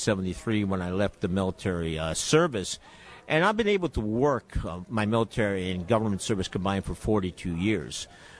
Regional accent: Oakland, California, United States; training on health and safety here in Oakland, and I'm really delighted that AFGE 12th District have come to my hometown.

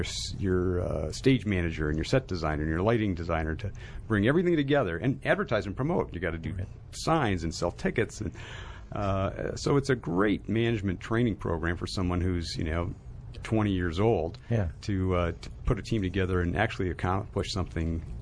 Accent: Minneapolis, Minnesota, United States; Grew up in Minneapolis, Minnesota, cold country.

